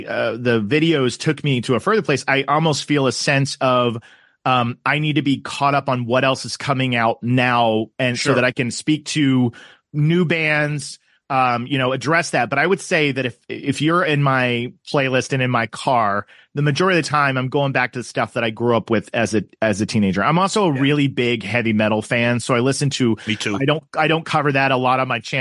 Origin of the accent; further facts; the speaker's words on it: Tulsa, Oklahoma, United States; I'm originally from Tulsa, Oklahoma. That is my hometown, my home state.